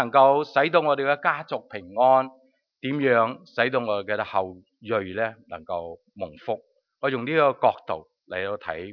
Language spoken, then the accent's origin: Cantonese; China; 孝敬父母、尊敬长者，都系我哋中国人嘅一贯嘅传统